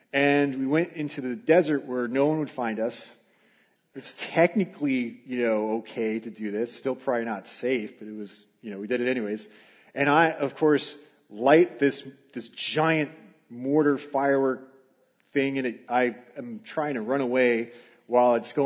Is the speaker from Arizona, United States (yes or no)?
yes; Arizona, United States; For instance, I come from Arizona.